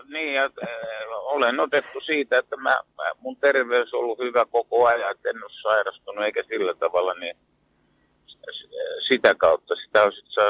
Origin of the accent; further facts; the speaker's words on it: Reposaari, Satakunta, Finland; born there; Mä olen ihan Reposaarelta syntynyt